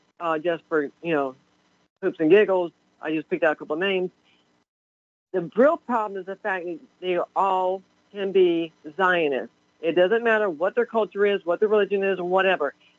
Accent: the South, United States; Besides, I was born and raised in the South.

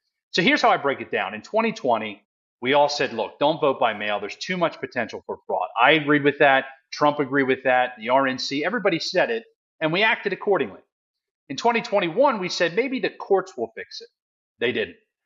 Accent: Pennsylvania, United States; So I'm originally from Pennsylvania. My whole family's in Delaware County. I was born and raised there.

